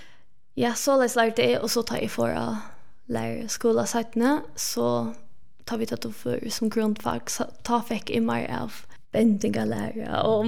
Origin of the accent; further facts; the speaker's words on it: Scotland, United Kingdom; Jag kommer från Skottland. Jag är uppvuxen här